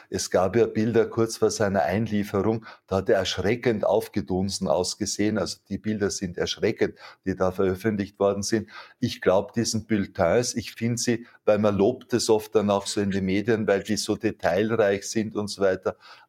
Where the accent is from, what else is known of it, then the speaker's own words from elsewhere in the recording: Austria; Rosenmontag oder Faschingsmontag, wie wir bei uns in Österreich jetzt eben sagen.